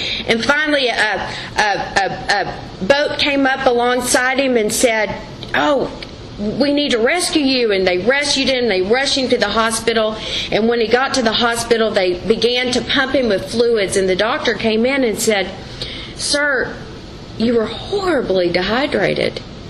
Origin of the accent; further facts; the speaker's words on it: Longview, Texas, United States; And I love that because I'm from Longview, Texas.